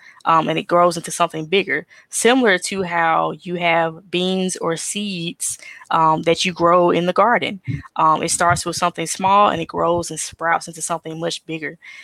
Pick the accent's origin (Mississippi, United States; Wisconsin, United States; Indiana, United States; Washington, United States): Mississippi, United States; Jackson; also born or lived in New York City / Silicon Valley / Atlanta; coming back to Mississippi, helping us progress as being born and raised in Jackson, in the capital city, in the inner city